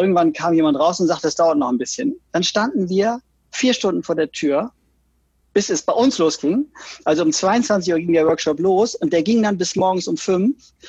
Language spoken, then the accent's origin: German; Oldenburg, Lower Saxony, Germany; bin ins wilde Berlin gegangen, wo man hinging als Oldenburger, wenn man was werden wollte in der Welt.